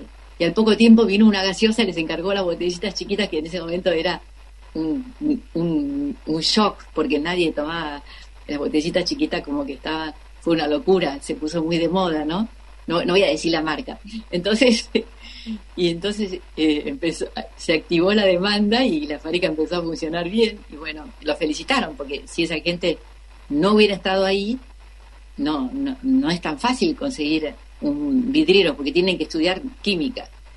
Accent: Corning, New York, United States; born there; yo nací ahí, en Estados Unidos, en Corning, porque papá estaba trabajando ahí, estuvo un año en una pasantía

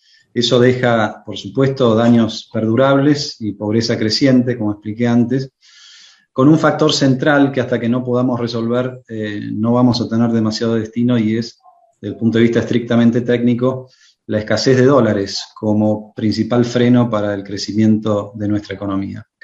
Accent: Argentina; Eso es lo que nos cuesta mucho conseguir como argentinos.

